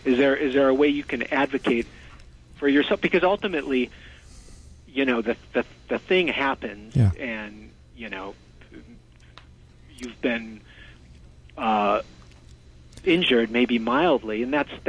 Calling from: New York City, New York, United States; I'm calling from my job in Manhattan, but I live in Brooklyn.

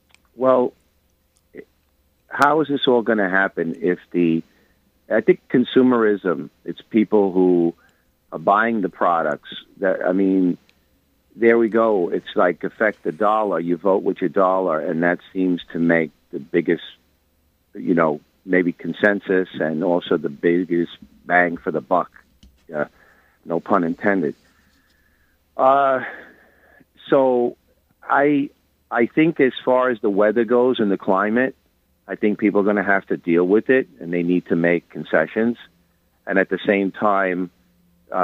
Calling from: Bronx, New York, United States; Calling from the Bronx

